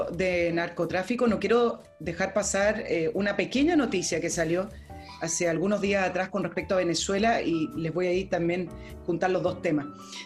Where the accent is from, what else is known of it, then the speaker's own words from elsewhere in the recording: Chile; Pero estamos todos ahí abajo porque somos todos chilenos.